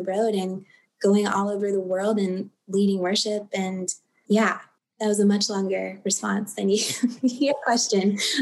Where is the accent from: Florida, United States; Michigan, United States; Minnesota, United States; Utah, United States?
Florida, United States; Tampa; I'm from Tampa, Florida. Tampa is a wonderful place. It is such a melting pot of culture and diversity